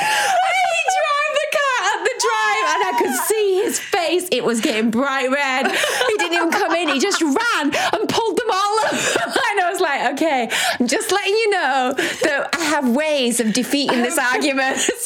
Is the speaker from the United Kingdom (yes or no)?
yes; England, United Kingdom; he's American, I'm English.